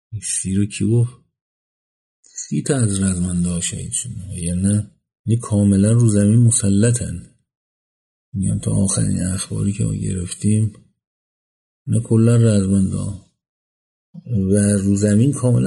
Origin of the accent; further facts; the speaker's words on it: Isfahan, Iran; من خودم اصفهانیم ولی تو شیرازی‌ها که اینو میگن